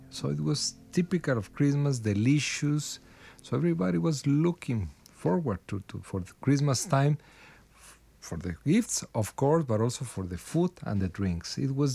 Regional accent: Guadalajara, Jalisco, Mexico; now in Ireland; I'm from Guadalajara, the second largest city in Mexico that is a bit different.

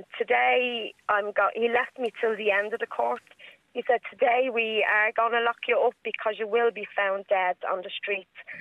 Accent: Dublin, Leinster, Ireland; now in Gorey, Ireland; I'm a Liberties girl. I'm living in Gorey at the moment, so I'm a Wexford girl now.

